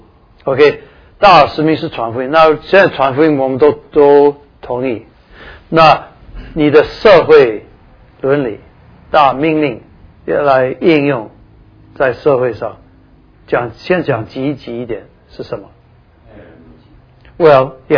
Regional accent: China; 我们中国人一直所一直蛮希望能够产生的一些美德

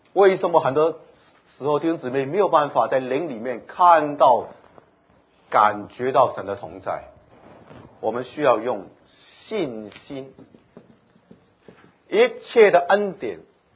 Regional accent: China

